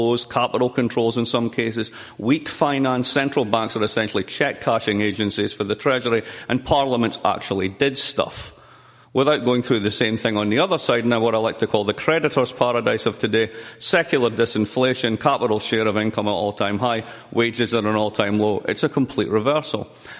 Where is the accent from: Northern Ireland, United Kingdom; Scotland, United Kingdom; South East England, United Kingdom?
Scotland, United Kingdom; now in United States; I see it very much being a Scot who lives in the United States